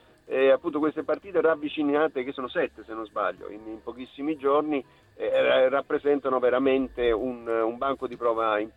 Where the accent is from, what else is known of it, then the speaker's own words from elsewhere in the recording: Naples, Campania, Italy; noi siamo napoletani, lo sappiamo, sì.